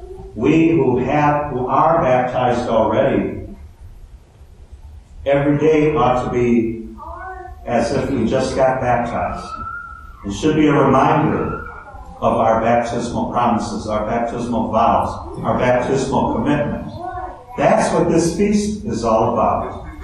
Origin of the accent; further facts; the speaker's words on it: Detroit, Michigan, United States; You know, I'm from Detroit, and I thought of a story that is true.